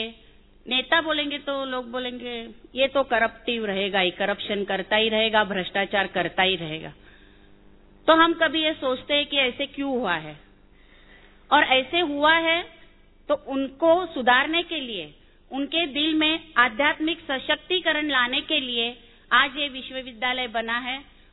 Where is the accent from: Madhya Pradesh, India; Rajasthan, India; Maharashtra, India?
Maharashtra, India; Mumbai; Hindi is a second language; मेरी हिंदी थोड़ी अच्छी नहीं है, मैं मुंबई के साइड से हूँ